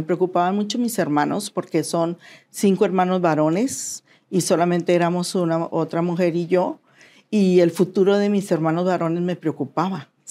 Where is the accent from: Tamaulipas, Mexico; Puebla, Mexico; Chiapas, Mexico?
Tamaulipas, Mexico; Matamoros; Soy de Matamoros, Tamaulipas.